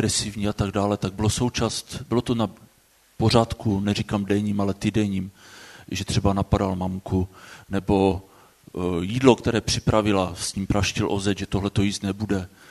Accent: Moravian-Silesian Region, Czechia; Pocházím z Hlučínska a tam to bylo takovou povinností chodit v neděli do kostela.

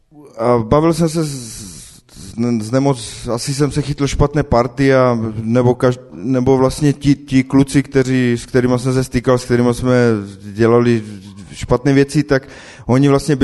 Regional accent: Bohumín, Moravian-Silesian Region, Czechia; je mi 34 let, pocházím z Bohumína, navštěvuju jsem vlastně členem apoštolské církve v Bohumíně

